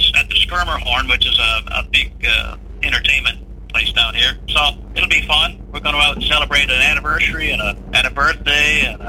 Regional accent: Newfoundland and Labrador, Canada; now in Toronto, Canada; Well, I've been living in Toronto for... couple of years, and you know, when you go to Toronto as a Newfoundlander

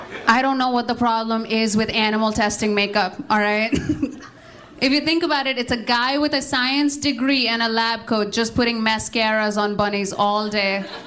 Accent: Nepal; I grew up in Nepal. I went to an all-girl Catholic boarding school in Nepal, which is a school full of Hindu children and extremely Catholic nuns.

